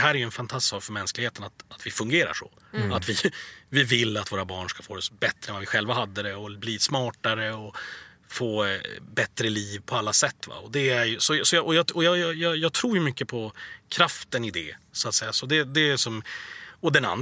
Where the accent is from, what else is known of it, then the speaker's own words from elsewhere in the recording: Sweden; det var som waste att jag var svensk, för att hade jag varit där så hade jag varit rugbyspelare